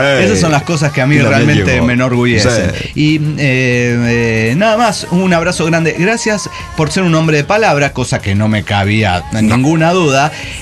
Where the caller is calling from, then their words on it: Arica, Arica y Parinacota, Chile; de Arica, Chile.